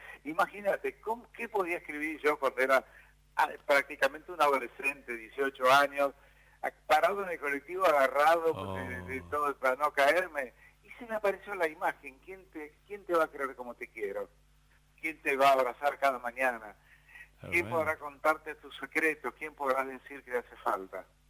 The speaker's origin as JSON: {"language": "Spanish", "town": "Ezeiza", "region": "Buenos Aires Province", "country": "Argentina", "tie": "born or raised there", "also_born_or_lived": "Tucumán", "said": "Porque resulta que vivíamos, cuando vinimos de Tucumán, vinimos a vivir a Ezeiza"}